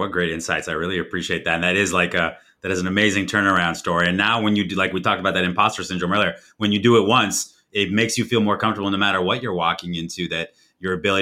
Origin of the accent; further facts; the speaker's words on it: West Coast, United States; now in Florida, United States; So when I grew up in the West Coast of the United States, I had a snowboard. I was snowboarding. During the winter, I'd go pretty religiously. I moved to Florida